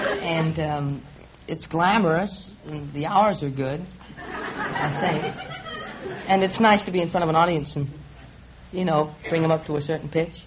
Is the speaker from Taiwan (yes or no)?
no; London, United Kingdom; No, I'm from London.